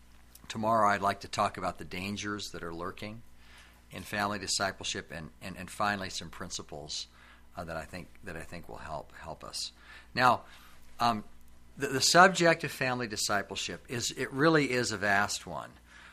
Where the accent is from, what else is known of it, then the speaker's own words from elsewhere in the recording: Alaska, United States; born there; I was born in Alaska, and so growing up, I was aware of the wildness of that country